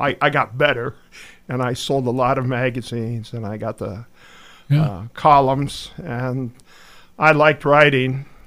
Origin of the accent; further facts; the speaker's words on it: Boone, Iowa, United States; I grew up in Boone, born here, spent most of my life here.